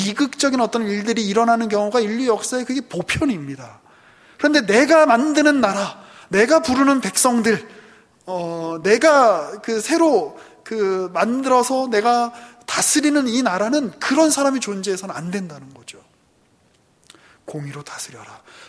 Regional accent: South Korea; 우리는 떡국을 먹고 뭐 추석 때는 송편을 빚어 먹고 하면서 아 우리는 한국 사람이구나라는 거를 알듯이

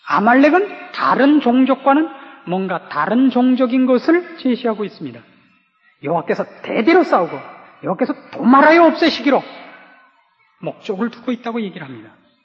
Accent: South Korea; 제가 뭐 한국인이, 뭐 한국민족이니 한국교회니 이렇게 얘기를 하는 것은 제가 전 세계를 다 잘 알아서 이렇게 얘기를 하는 게 아니라 아는 게 우리나라밖에 없어서 그냥 한국이라 그러는 겁니다.

